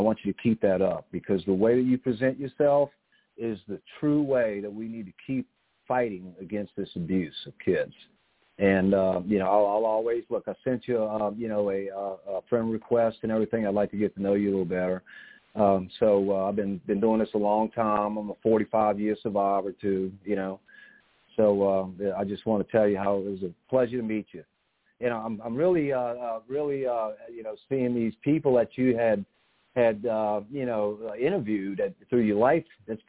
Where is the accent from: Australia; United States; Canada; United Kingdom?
United States; New Orleans, Louisiana; I'm from New Orleans. You know, we have a lot in common, really do.